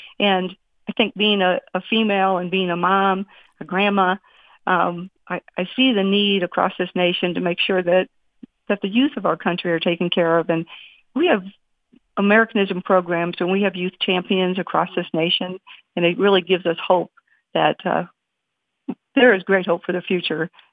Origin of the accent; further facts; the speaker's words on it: Wisconsin, United States; and I'm from Wisconsin